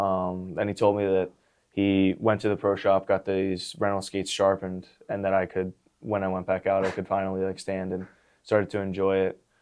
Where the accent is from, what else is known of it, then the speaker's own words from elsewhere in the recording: Pennsylvania, United States; But yeah, whenever anyone asks, I just say I'm from Philly.